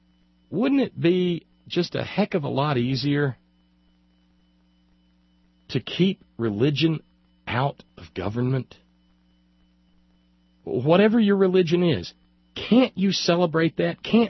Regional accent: United States; I'm an American.

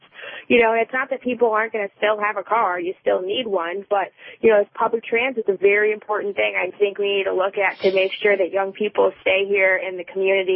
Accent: Detroit, Michigan, United States; I'm 28. I'm born and raised in Detroit. I am such a proud Detroiter.

